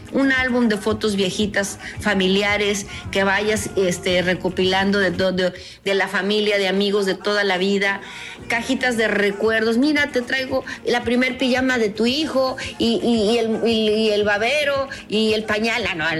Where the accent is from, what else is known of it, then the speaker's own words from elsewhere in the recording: Mexico; nosotros también como mexicanos